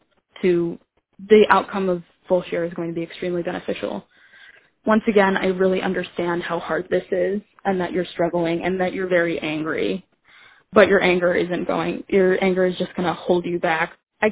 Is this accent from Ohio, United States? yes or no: yes; Cleveland, Ohio, United States; I'm from Cleveland